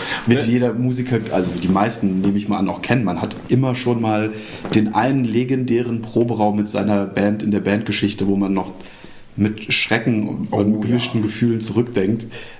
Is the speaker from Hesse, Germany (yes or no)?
yes; Lorsch, Hesse, Germany; Lorsch heißt das kleine, beschauliche Dörfchen, wo ich groß geworden bin.